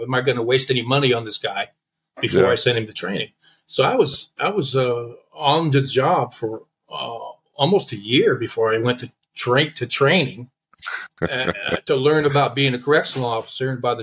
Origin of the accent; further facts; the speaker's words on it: San Diego, California, United States; I grew up in San Diego with a lot of gang violence, so I've seen people stabbed.